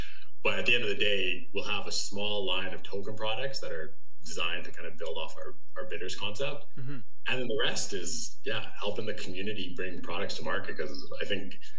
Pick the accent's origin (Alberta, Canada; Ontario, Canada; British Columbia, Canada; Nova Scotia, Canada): Alberta, Canada; Edmonton; I grew up in Edmonton, Alberta. My dad's from Dominica in the Caribbean. My mom's from like a farm out here, so I had a fun upbringing of like the island and the farm life. And then born and raised in Edmonton